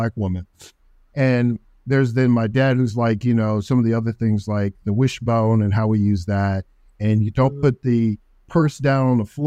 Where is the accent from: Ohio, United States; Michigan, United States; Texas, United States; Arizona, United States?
Ohio, United States; Cincinnati; I am from Cincinnati, Ohio, actually.